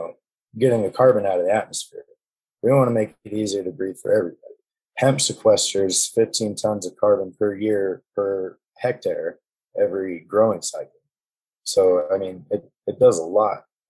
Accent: Boise, Idaho, United States; now in Oregon, United States; I was born and raised in Boise, Idaho, so I kind of want to go back home eventually.

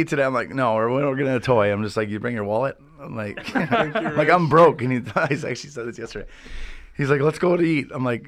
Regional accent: Silver Lake, Minnesota, United States; Silver Lake. Silver Lake, whatever. By Hutchinson.

